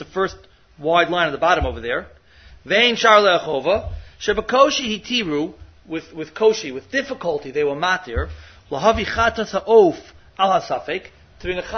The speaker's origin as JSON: {"language": "English", "country": "Australia", "said": "I'm Australian."}